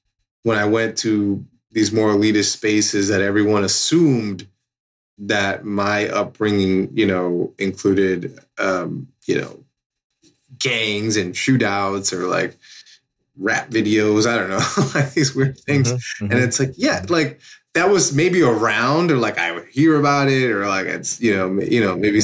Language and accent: English; Bronx, New York, United States; Like, I can say I was born in the Bronx and people were like grew up there and people might have an idea what that is.